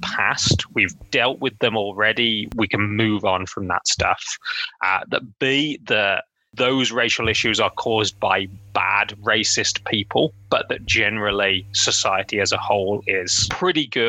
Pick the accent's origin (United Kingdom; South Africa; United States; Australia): United Kingdom; You know, as a Brit, I would say that we have a long history of erasing both other cultures' achievements